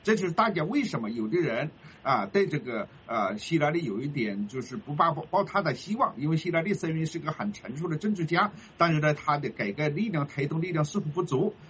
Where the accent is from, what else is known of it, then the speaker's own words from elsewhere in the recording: China; now in United States; 作为一个中国人，我感觉到这样一等现象在中国影子都没有